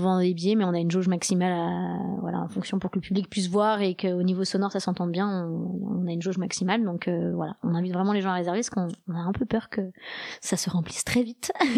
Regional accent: France; excusez-nous, mais on est de France, on connaît pas, par exemple.

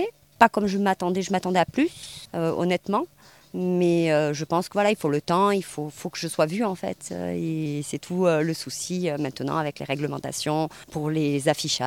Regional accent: Provence-Alpes-Côte d'Azur, France; ils ont mangé ce qu'on fait chez nous en Provence.

